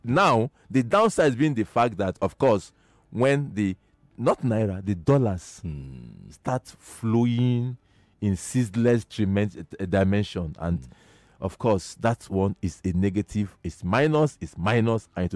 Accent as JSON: {"language": "English", "region": "Rivers", "country": "Nigeria", "said": "So for me, a presidential, he's my governor, I'm from River State."}